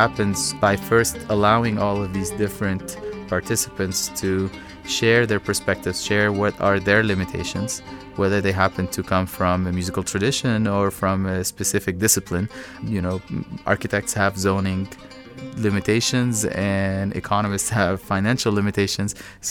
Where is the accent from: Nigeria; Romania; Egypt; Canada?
Egypt; now in United States; I grew up in Egypt.